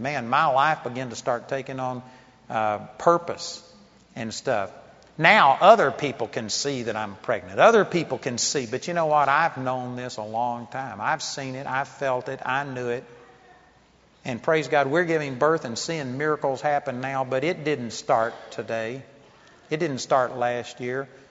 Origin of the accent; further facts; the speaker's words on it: Texas, United States; people understand when I say I'm a hick from Texas